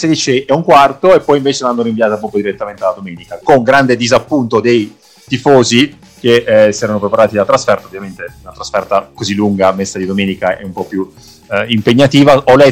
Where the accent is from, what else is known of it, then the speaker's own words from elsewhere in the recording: Sicily, Italy; a me onestamente da siciliano ha fatto morire da ridere